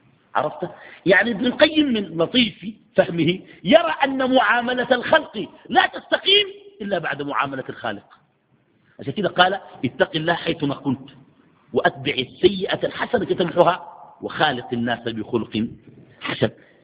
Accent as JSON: {"language": "Arabic", "country": "Sudan", "said": "ويجيك والله في السودان عندنا جلسة"}